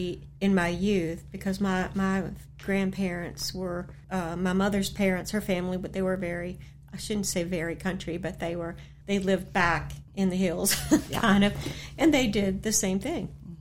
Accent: Elkton, United States; when I was a kid, and I grew up near Elkton, there was Elkton Milling Company.

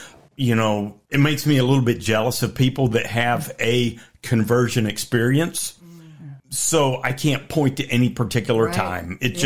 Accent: Virginia, United States; also born or lived in Maryland / Florida / Georgia; So I was born in Maryland, and then we moved to Virginia, and then we moved to Florida, and then Atlanta, Georgia, and then back to Virginia again. So been here ever since fourth grade.

